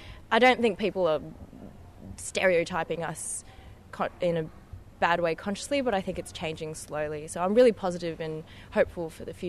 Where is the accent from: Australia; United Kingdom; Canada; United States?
Australia; growing up in Australia, I would hardly ever see